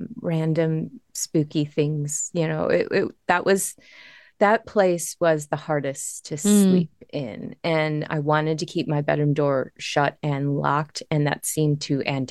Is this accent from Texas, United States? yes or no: no; Chicago, Illinois, United States; also born or lived in Pacific Northwest; I'm originally from Chicago, so now I'm not too far away.